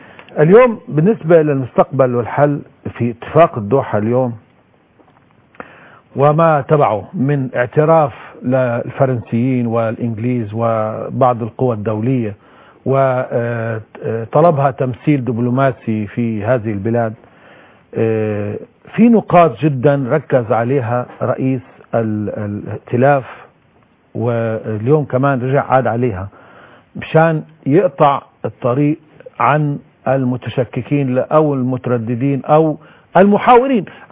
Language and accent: Arabic; Syria; يعني صار فينا كل كسوريين انه نوع من التخوف